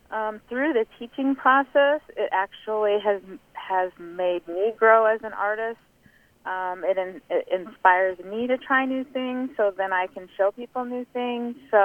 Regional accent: Perry, United States; We're from Perry, and the tea room was there.

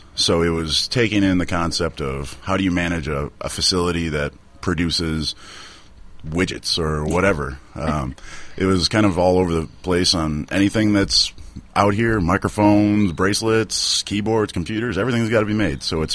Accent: Ham Lake, Minnesota, United States; Well, I'm originally from Minnesota, or some of my friends call it Southern Canada. I'm just on the north side of Minneapolis. Grew up in Ham Lake, Minnesota, which it's about 12,000 strong.

